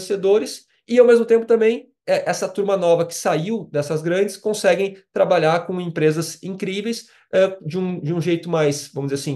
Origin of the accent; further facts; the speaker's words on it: Porto Alegre, Rio Grande do Sul, Brazil; moved away as an adult; now in São Paulo, Brazil; Eu sou gaúcho, muito orgulho, gremista de Porto Alegre. E aí, em 2014, eu mudei para São Paulo